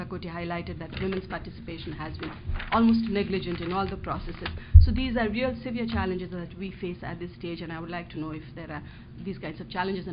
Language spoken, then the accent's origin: English; Nepal; and I'm from Nepal